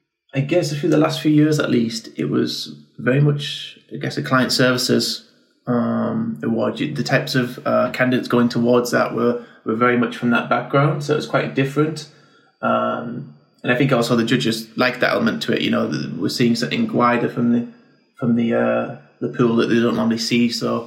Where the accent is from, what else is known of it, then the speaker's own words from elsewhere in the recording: Northern England, United Kingdom; now in London, United Kingdom; So I was raised in Northern England, as you might have heard from my accent or gathered that.